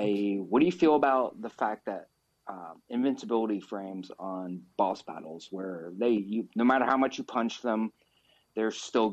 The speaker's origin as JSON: {"language": "English", "town": "Portland", "region": "Oregon", "country": "United States", "said": "Hey, Pat and Ian. … I'm from Portland, Oregon. I used to work at Ground Control, and I met you guys."}